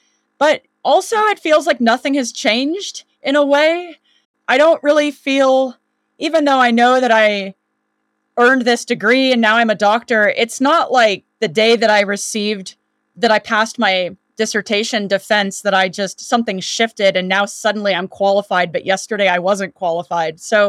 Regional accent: California, United States; California is where I grew up, and it's definitely where I got my love of nature. Just, I'm from Northern California, the Bay Area.

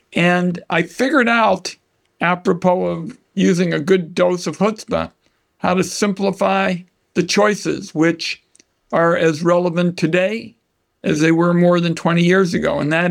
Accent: Portland, Oregon, United States; We had the original testing at the Oregon Health Sciences Center in my hometown.

